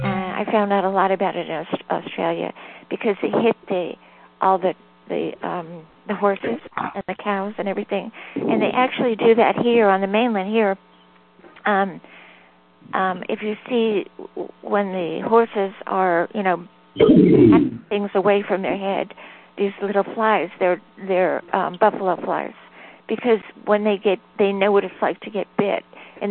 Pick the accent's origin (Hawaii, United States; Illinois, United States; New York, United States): Hawaii, United States; also born or lived in California; I'm in Georgia now. I'm actually from Hawaii and then to California and then Georgia.